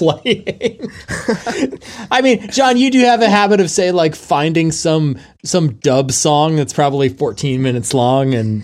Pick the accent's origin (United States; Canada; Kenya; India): Canada; As a Canadian, I reflexively apologize for whatever wrongs the Punk News Podcast has done to any of you fine people that subscribe to it.